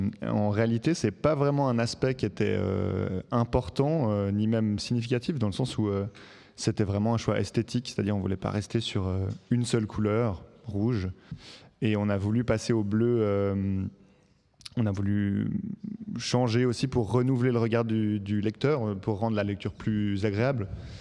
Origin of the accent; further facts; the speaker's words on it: Switzerland; Certaines personnes ne voulaient pas nous parler jusqu'à qu'on dise qu'on est suisse